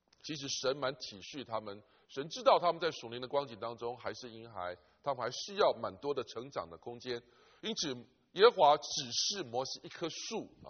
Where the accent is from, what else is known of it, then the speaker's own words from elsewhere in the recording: China; 可能跟我们中国人一样懂得草根树皮都可以治疗